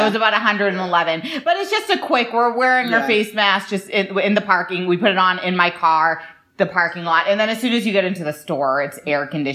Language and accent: English; Massachusetts, United States; We're from Massachusetts, where everything is clumped on